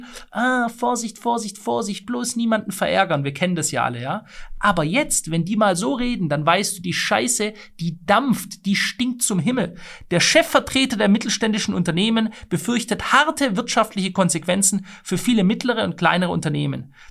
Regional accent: Stuttgart, Baden-Württemberg, Germany; Ich weiß es jetzt noch hier in meiner alten Heimat in Stuttgart.

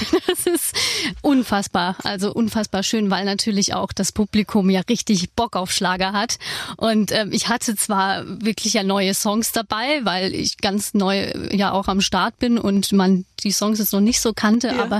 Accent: Baden-Württemberg, Germany; Ich komme aus dem Schwabeländle

